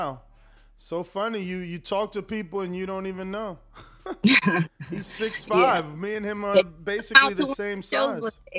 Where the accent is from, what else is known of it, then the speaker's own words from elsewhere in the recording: New Jersey, United States; where is Hollandale though? I'm from New Jersey, like I told you.